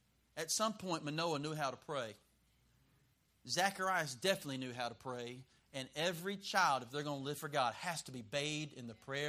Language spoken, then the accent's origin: English; the South, United States; I grew up in the South, and my parents taught me very clearly from the very young age